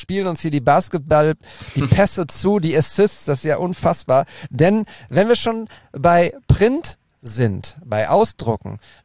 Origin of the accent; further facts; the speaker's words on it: Bochum, North Rhine-Westphalia, Germany; die hat direkt wieder mit dem Ruhrgebiet zu tun, mit Bochum, mit meiner Heimat.